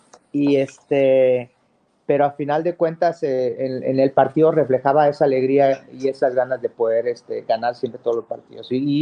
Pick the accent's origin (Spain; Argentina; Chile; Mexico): Mexico; Entonces toda la gente se identificaba conmigo, me querían mucho como mexicano